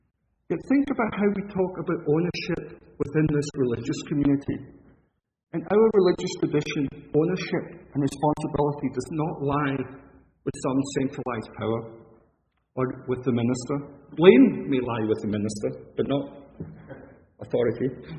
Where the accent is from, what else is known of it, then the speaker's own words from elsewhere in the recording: Scotland, United Kingdom; my home country, Scotland